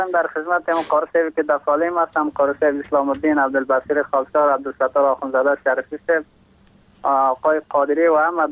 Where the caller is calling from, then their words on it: Takhar, Afghanistan; از باستان تخار، همراه خواهرک خودم کلام و خیلی کلام